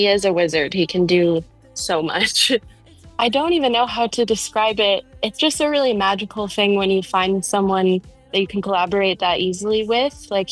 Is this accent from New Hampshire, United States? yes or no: no; North Carolina, United States; I was starting to spend a lot of time in LA, which is very different from where I grew up in North Carolina